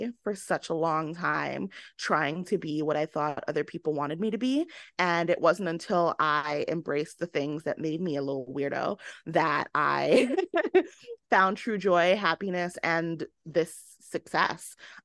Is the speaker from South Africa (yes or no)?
no; Jamaica; accent: Jamaican; the biggest regret I have in my life is that I've completely lost my Jamaican accent. I can understand Patois, but I cannot speak it.